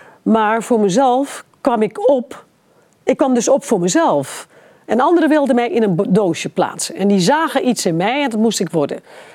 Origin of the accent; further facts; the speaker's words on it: Suriname; Of op straat, ik ben opgegroeid in Suriname.